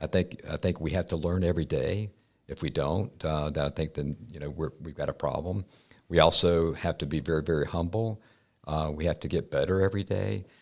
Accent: Alabama, United States; Well, like you, I was born and raised in Alabama and worked my way through college.

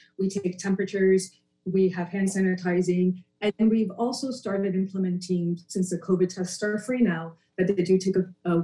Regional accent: Puerto Rico; I'm Caribbean myself. I'm not from the Bahamas. I'm from Puerto Rico, but I had to go through the process as well.

